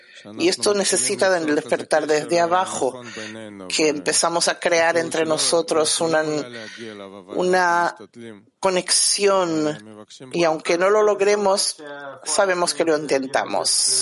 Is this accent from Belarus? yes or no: yes; Belarus; Yo soy de Bielorrusia